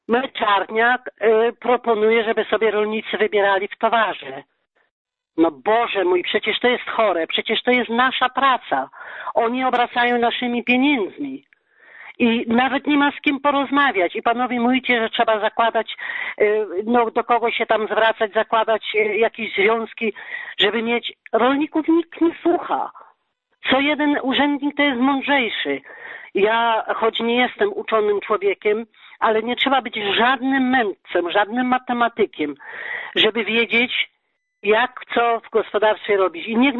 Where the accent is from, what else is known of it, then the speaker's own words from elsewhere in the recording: Subcarpathian Voivodeship, Poland; Ja urodziłam się i wychowałam na wsi.